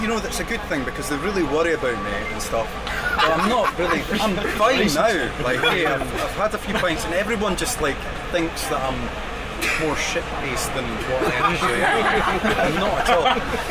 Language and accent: English; Scotland, United Kingdom; basically, Pete, it's like a case of just being Scottish, really.